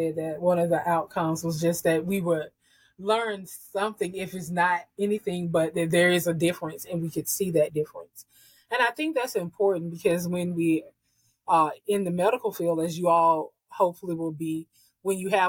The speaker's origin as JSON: {"language": "English", "region": "the South", "country": "United States", "said": "And you know, we're from the South, so we're used to hot heat and humidity."}